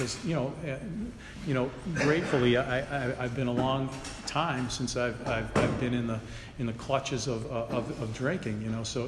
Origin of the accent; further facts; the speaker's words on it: Plymouth, Massachusetts, United States; So I grew up in Plymouth. I still live in Plymouth.